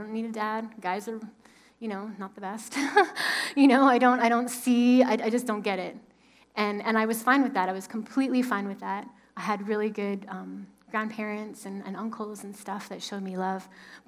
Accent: England, United Kingdom; born there; I was born in England, and my father is English, and my mother had met him in England

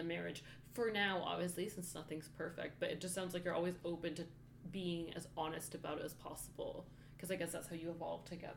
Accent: Jordan; also born or lived in Middle East; So with my experience, growing up in the Middle East, you're not supposed to have sex ed. But I remember my biology teacher in Jordan closed the door

